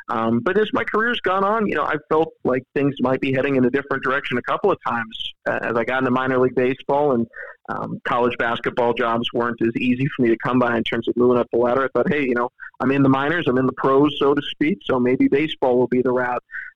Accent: San Jose, California, United States; I grew up in San Jose, California, which has a strong, exciting downtown, exciting to me at least, has some sports teams that they follow with the Sharks and whatnot, minor league baseball as well.

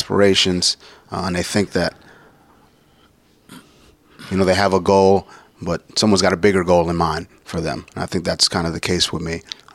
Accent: Brooklyn, New York, United States; Where I grew up in Brooklyn, the Brownsville section of Brooklyn, there's no football leagues in that specific area, in that 2 mile radius.

